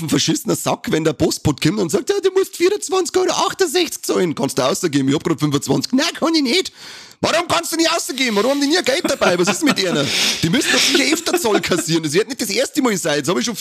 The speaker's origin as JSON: {"language": "German", "region": "Bavaria", "country": "Germany", "said": "bei uns in Bayern sagt man, der schaut da so schön halt nicht, gell?"}